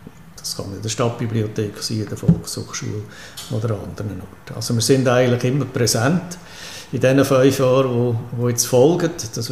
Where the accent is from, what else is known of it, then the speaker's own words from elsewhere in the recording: Aarau, Aargau, Switzerland; ich komme aus Aarau.